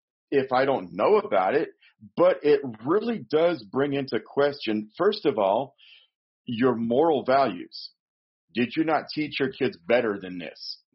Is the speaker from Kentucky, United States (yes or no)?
no; Arizona, United States; now in Alabama, United States; Now, originally, I'm from Arizona.